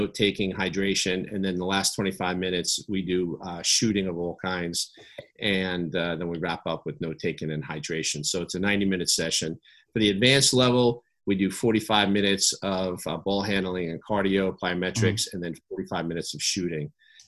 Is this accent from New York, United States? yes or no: yes; New York, United States; moved away as an adult; also born or lived in Arizona; now in Australia; And then at about 27, so about 4 years later, I moved to Arizona from New York. That's where I grew up in New York.